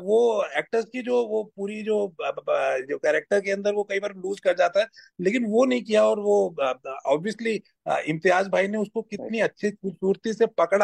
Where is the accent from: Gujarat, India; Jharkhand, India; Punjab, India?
Punjab, India; obviously Punjabi हम लोग हैं, तो हम तो पंजाबी लोग